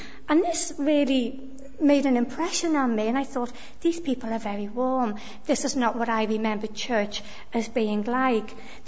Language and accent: English; Liverpool, North West England, United Kingdom; accent: mixture; I grew up in the city of Liverpool. I used to be able to say that you could probably tell by my accent, but I have a wee bit of a mixture of an accent now.